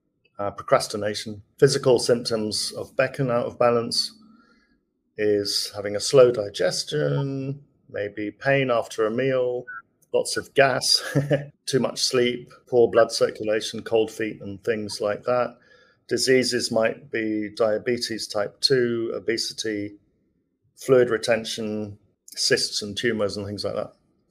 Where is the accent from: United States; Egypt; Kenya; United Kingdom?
United Kingdom; England; now in Australia; We love our tea, absolutely. Except I found in Australia, the tea's not quite the same as the English tea, so...